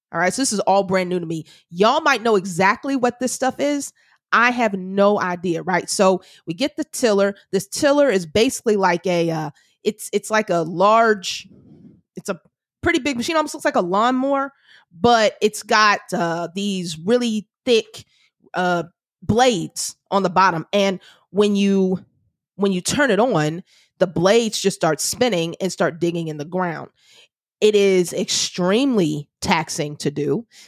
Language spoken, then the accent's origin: English; Houston, Texas, United States; I'm from Houston, Texas. No gardens. We don't plant I did not plant gardens in Houston, right? That's not the type of lifestyle I had growing up.